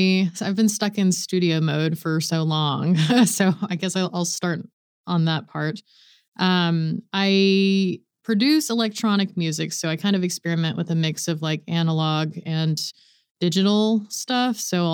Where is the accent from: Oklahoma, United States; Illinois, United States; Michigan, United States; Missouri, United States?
Oklahoma, United States; Edmond; moved away as an adult; also born or lived in Los Angeles; So I grew up in Edmond, Oklahoma. And in 2014, I moved out to Los Angeles.